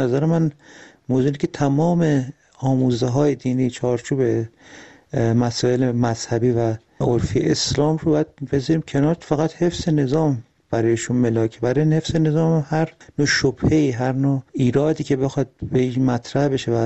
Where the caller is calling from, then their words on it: Tehran, Tehran Province, Iran; از تهران هستم، درود بر شما.